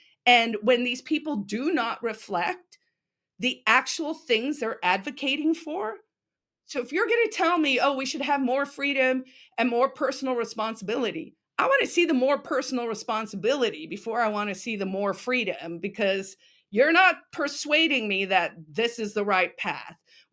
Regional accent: South Africa; now in United States; I'm an African American. I'm from South Africa originally, right? So I'm a South African American woman with two postgraduate degrees

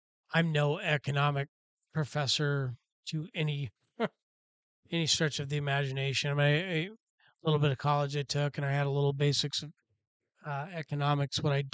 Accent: Tacoma, Washington, United States; You know, I grew up in Tacoma compared to Bellevue, right?

